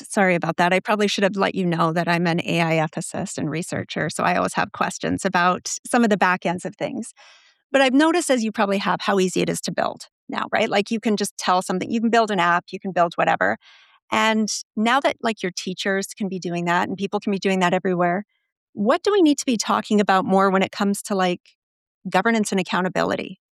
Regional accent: Canada; I'm from Canada, right?

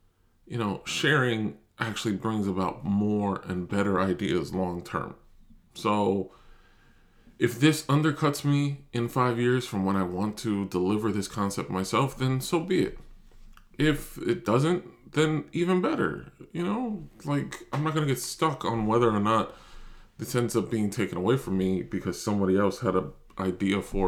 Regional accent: New York City, New York, United States; I grew up in Spanish Harlem. I grew up in the Bronx. These are the places that molded me and made me.

